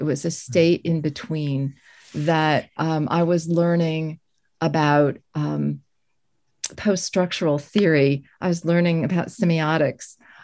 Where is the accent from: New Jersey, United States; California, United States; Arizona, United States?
New Jersey, United States; Suburban New Jersey gets more and more crowded. I'm from Essex County, which is very densely populated. When I grew up, there was still farmland nearby